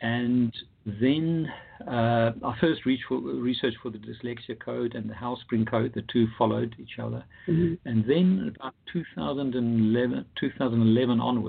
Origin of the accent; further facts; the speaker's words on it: Pretoria, Gauteng, South Africa; moved away as an adult; now in London, United Kingdom; Yeah, I'm South African from Pretoria, South Africa, moved to London in 1989.